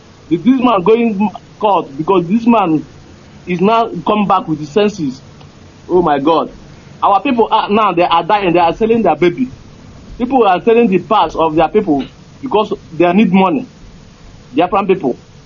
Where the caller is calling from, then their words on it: Morocco; I'm calling from Morocco, sir.